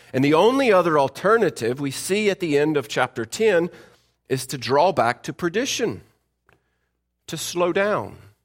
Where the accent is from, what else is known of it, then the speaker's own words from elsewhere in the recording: the South, United States; that status quo evangelical-like Christianity that we grow up with, particularly me growing up in the South.